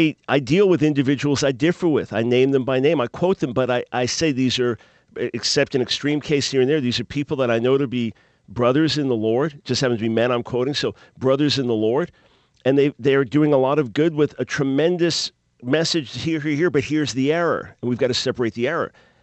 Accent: New York, United States; I know you're telling the truth about the LIE, the world's largest parking lot, because I grew up on Long Island.

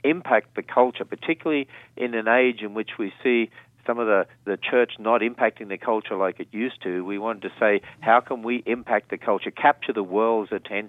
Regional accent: Australia; accent: Australian; I hope you understand my Aussie accent here.

